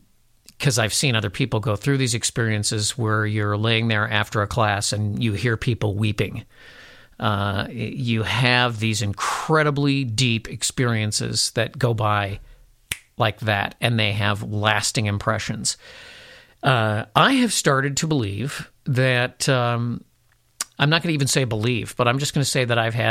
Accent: Ohio, United States; also born or lived in Kentucky; because we are from Appalachia, basically. We're from Central Ohio and Kentucky and places like that.

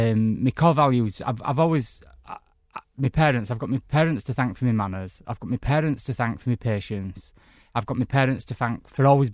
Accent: Bradford, Yorkshire and the Humber, United Kingdom; now in London, United Kingdom; I was born in Bradford in West Yorkshire, in a little town, population 500,000. That's where I went to school, that's where I grew up.

